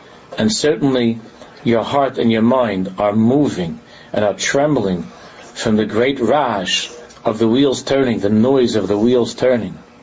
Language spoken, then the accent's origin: English; United States; growing up in America usually means that you're going to get pickpocketed or something like that.